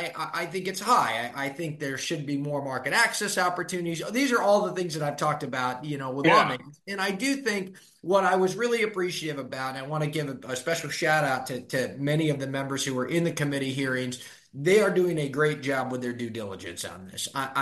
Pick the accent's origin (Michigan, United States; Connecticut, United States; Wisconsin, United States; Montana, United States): Michigan, United States; hey, I'm from Michigan and I'm here to help.